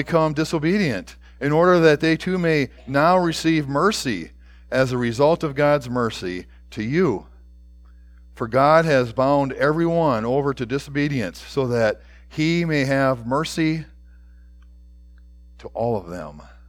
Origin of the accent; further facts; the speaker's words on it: Minnesota, United States; most of you know that I'm originally from Minnesota